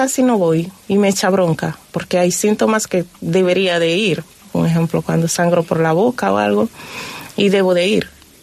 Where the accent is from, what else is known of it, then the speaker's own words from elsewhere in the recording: Dominican Republic; Porque en mi país se vive la Navidad con mucha ilusión y se hace desde septiembre